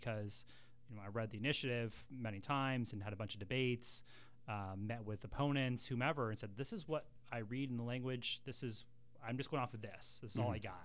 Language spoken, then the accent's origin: English; San Diego, California, United States; I've born and raised in San Diego. I've listened to 1090 and all these other shows and love all kind of the radio personalities and stuff.